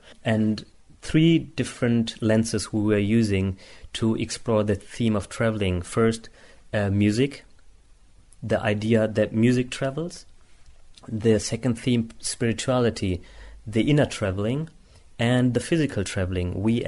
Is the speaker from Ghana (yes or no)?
no; Germany; I'm from Germany. I'm a social anthropologist. I studied in Heidelberg, and I studied here in London, social anthropology, ethnology, and educational science. Yeah, and I have been living in Germany for